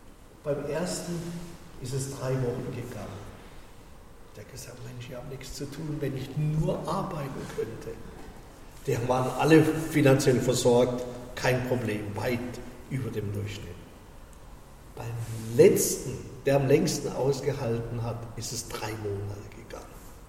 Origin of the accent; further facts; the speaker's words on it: Lörrach, Baden-Württemberg, Germany; Ich komme immer aus Lörrach.